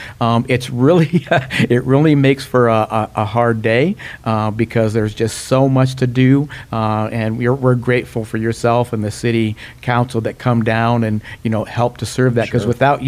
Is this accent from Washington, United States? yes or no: yes; Washington, United States; I have worked in Illinois, Montana, my home state of Washington, Arizona, Colorado